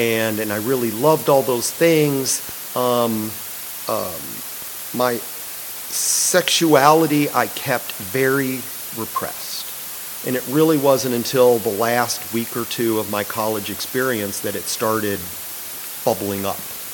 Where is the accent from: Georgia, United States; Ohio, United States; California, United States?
Ohio, United States; Cincinnati; Growing up in Cincinnati, Ohio.